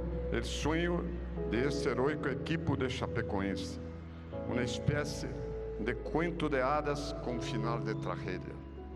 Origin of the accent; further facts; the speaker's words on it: Brazil; Spanish is a second language; los brasileños no olvidaremos jamás la forma como los colombianos sintieron como suyo el terrible...